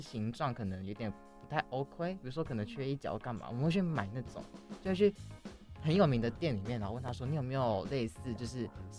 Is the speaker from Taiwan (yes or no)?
yes; Hsinchu, Taiwan; 新竹，我是新竹人欸。